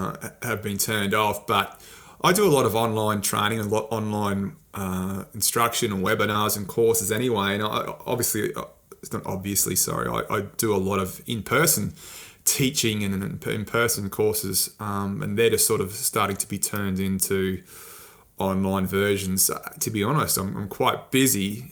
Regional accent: Australia; accent: Australian; now in Canada; my accent says Australia, but I'm firmly based in Canada right now.

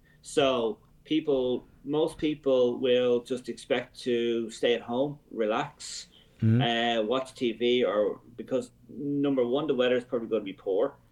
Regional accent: Dublin, Leinster, Ireland; Now, I'm from Dublin

